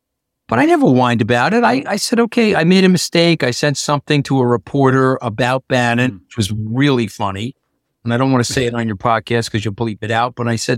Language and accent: English; New York, United States; And I said, by the way, I'm a New Yorker.